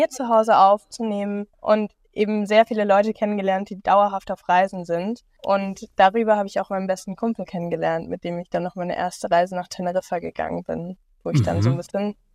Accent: Konstanz, Baden-Württemberg, Germany; ich hatte ursprünglich eine Ausbildung gemacht in einem Fünf-Sterne-Hotel in meiner Heimatstadt Konstanz

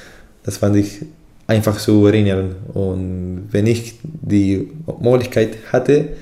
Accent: Buenos Aires, Argentina; German is a second language; Ich komme aus Argentinien, aus Buenos Aires, Argentinien.

